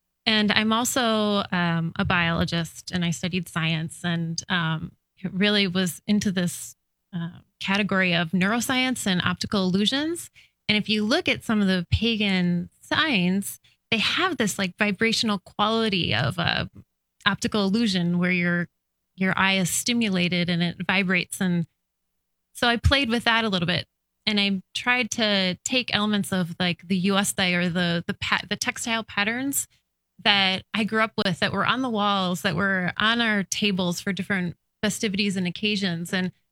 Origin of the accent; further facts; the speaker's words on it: Chicago, Illinois, United States; Well, my family is Lithuanian, and we were raised in Chicago. Started out in Market Park, and I went to Lithuanian school